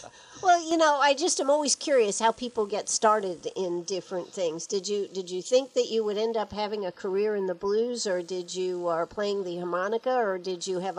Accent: Maine, United States; I'm from Maine originally, Chuck

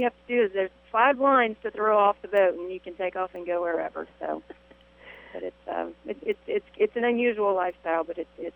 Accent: Rayne, Louisiana, United States; when he learned that I was from Rain, Louisiana, he asked me if I knew what Swamp Pop was, and I was like, are you kidding me? I grew up listening to that.

